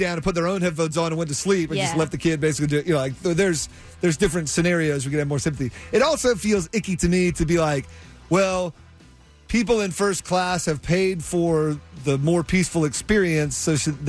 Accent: North Carolina, United States; Like, I grew up with it around me. I'm from North Carolina.

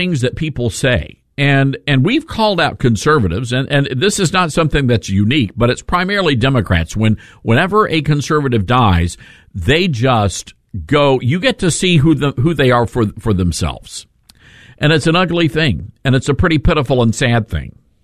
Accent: Memphis, Tennessee, United States; taught us this growing up in Memphis, Tennessee. Whitehaven, Tennessee, if for those of you to be specific, you know where that is.

